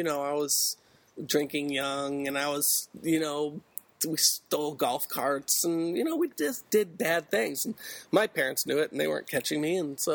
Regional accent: Hawaii, United States; also born or lived in San Francisco; I was born in San Francisco and lived on basically a barge there with my parents and some other hippie families. And then when I was two, we sailed to Hawaii on a big boat, and I grew up there.

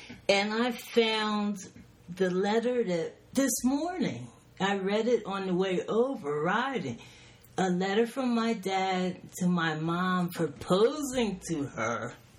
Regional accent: Philadelphia, Pennsylvania, United States; Yeah, I was born in Philadelphia. Went to school there, went to college.

